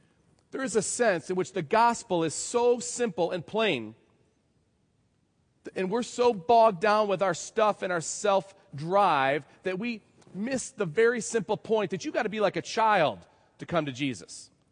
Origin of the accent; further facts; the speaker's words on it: New York, United States; When I was growing up in Western New York, we lived in what was called a rural suburb.